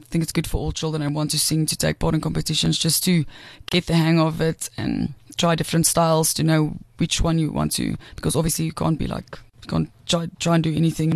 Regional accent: Cape Town, Western Cape, South Africa; accent: Afrikaans; now in Pretoria, South Africa; I'm originally from Cape Town, and I've been living in Pretoria for 9 years now. And so I started out in the Afrikaans industry, as you can hear my lovely accent.

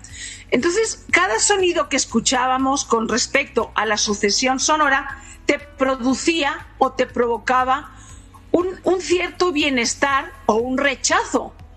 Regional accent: Barcelona, Catalonia, Spain; also born or lived in Valencia; Yo nací en Valencia, España, y desde muy chiquita me fui a vivir a Barcelona.

